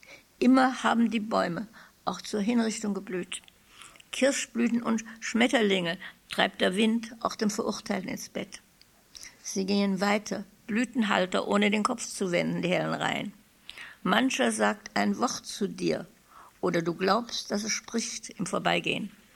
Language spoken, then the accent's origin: German; Cologne, North Rhine-Westphalia, Germany; now in Heidelberg, Germany; ich lebe ja in Heidelberg jetzt schon wieder seit 61, aber an sich bin ich Kölnerin und die Fahrt nach Richtung Köln regt mich immer auf.